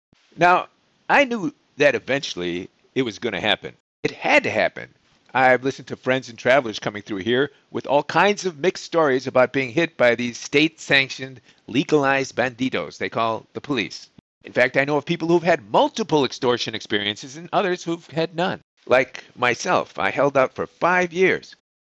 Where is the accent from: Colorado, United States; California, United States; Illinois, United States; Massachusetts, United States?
Illinois, United States; Chicago; moved away; I mean, look, I'm from Chicago. Don't think that what's happening to Chi-Town isn't a bit painful for me to hear about.